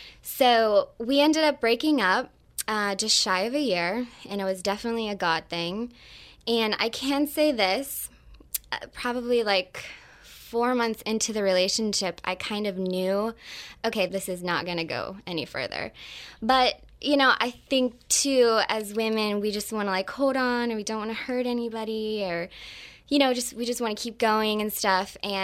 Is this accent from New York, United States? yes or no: no; Youngstown, Ohio, United States; Well, after college, I'm from Youngstown, Ohio, and I decided that, you know what, I need to move.